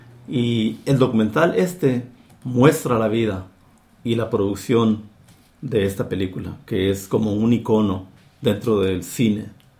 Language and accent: Spanish; Mexico; Realmente, para mí, como mexicano que soy